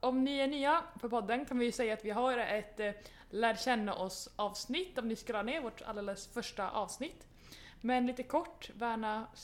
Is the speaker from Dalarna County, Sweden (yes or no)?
no; Luleå, Norrbotten County, Sweden; Jag är född och uppväxten i Luleå